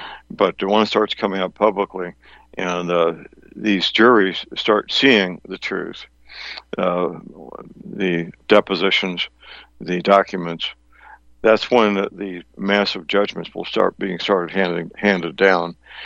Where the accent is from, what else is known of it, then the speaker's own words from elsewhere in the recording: St. Louis, Missouri, United States; It's just the nature of living in my hometown of St. Louis.